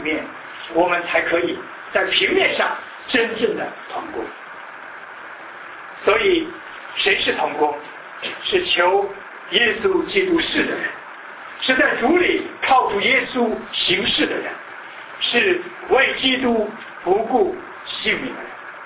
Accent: China; 很多时候我们中国人也常常说一句话，事好办，人难成。

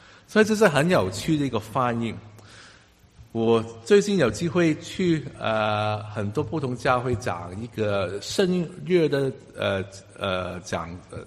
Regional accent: Hong Kong; Chinese is a second language; also born or lived in United Kingdom; now in Canada; 我刚来到加拿大的时候，我在英国读过几年书，我在香港长大，所以英文来讲对我来说不是太困难的事，但是我在香港都是去广东教会的，广东话教会的

